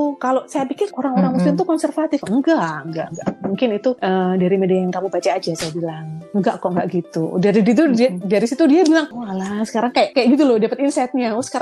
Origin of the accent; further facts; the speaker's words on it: Indonesia; I'm Indonesian, I'm not Chinese.